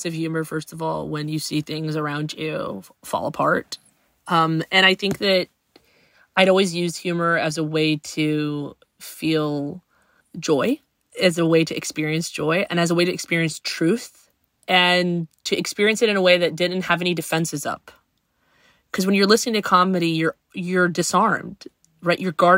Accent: Huntsville, Alabama, United States; I think that that resiliency, it was very important to me because I grew up in Alabama.

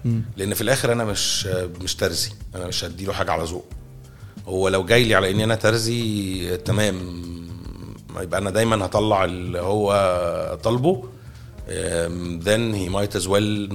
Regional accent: Egypt; فانا اللي هو داخل برضو احنا مصريين

